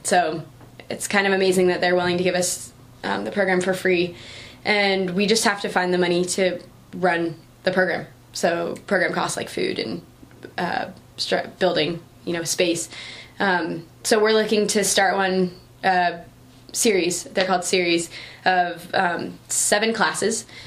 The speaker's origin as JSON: {"language": "English", "town": "Seattle", "region": "Washington", "country": "United States", "said": "Okay, so I'm originally from Seattle, did an AmeriCorps stint in New York, in upstate New York"}